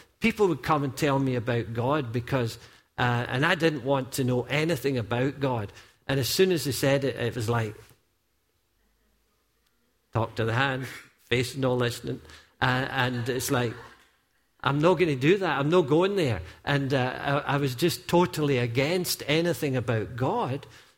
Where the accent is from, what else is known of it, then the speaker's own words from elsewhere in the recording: Dungarvan, Munster, Ireland; when I was running from Dungarvan to Co-Winning here to deliver milk with a co-milkman at 6 o'clock in the morning as a wee schoolboy, running from there to there and then back to Dungarvan to go back and get ready for school.